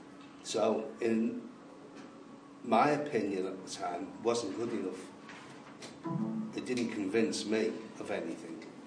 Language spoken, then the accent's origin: English; Liverpool, North West England, United Kingdom; I've been born and bred in Liverpool.